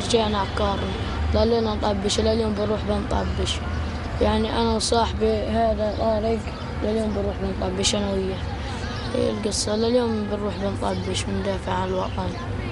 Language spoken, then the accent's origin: Arabic; Shuja'iyya, Gaza Strip, Palestine; من السجعية